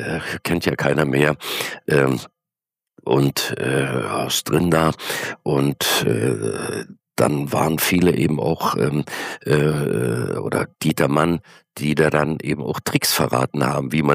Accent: Görlitz, Saxony, Germany; born there; accent: Silesian dialect; den schlesischen Dialekt durfte ich machen, weil ich ja gebürtiger Görlitzer bin und meine Mutti und mein Papa sind ja Schlesier. Und dann habe ich eben den Felix mit dem Original Görlitzer Dialekt gemacht.

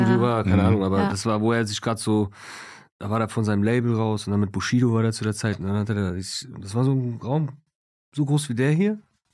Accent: Bonn, North Rhine-Westphalia, Germany; ich komme aus Bonn, ich liebe meine Stadt so.

